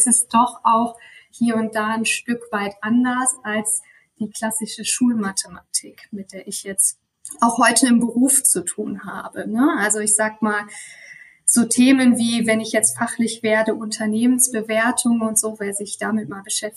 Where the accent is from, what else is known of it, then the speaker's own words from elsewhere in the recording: Rhineland-Palatinate, Germany; Ich bin in der Eifel aufgewachsen. Wem das nicht sagt, das ist so die Region in Rheinland-Pfalz, die etwas ländlicher ist.